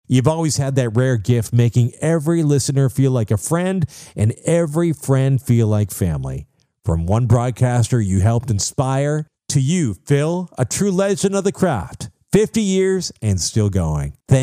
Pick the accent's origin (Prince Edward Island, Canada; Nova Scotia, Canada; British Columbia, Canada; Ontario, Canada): Nova Scotia, Canada; now in Australia; I grew up in Cape Breton, hearing your strong, unmistakable voice